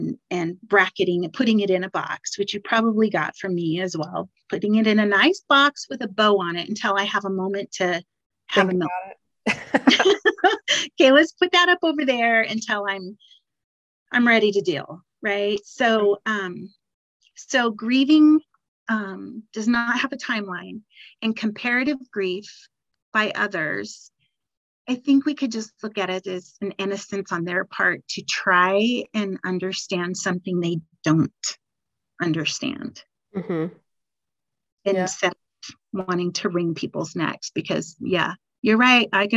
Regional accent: Oregon, United States; So I grew up in Oregon, and Oregon is so lush and green.

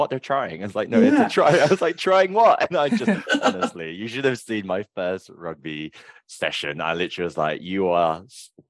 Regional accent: Malaysia; also born or lived in England; now in United Kingdom; Because I moved to the UK from Malaysia. So I was like, well, I lived in England for 10 years.

